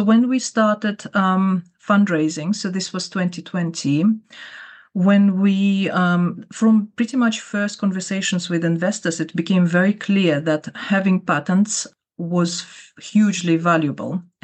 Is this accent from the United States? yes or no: no; Kyrgyzstan; first language Kyrgyz; English is a second language; My first language is Kyrgyz, which is from a Turkish group of languages, and second language is Russian.